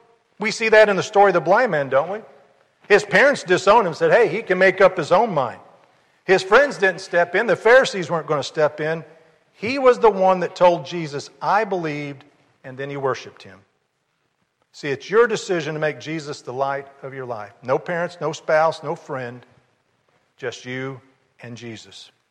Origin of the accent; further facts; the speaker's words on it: Madison, Indiana, United States; When I was growing up in Madison, Indiana, I was probably 4, 5, or 6 years old.